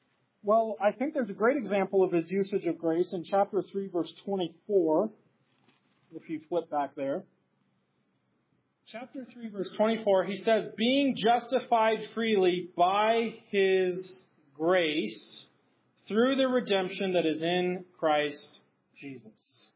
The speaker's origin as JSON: {"language": "English", "region": "Utah", "country": "United States", "tie": "born or raised there", "said": "where I'm from, born and raised in Utah"}